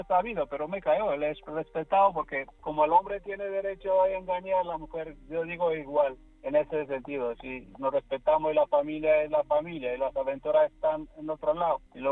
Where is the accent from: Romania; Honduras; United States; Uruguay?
Romania; moved away as an adult; now in Madrid, Spain; Hemos empezado de cero en mi país porque soy rumano.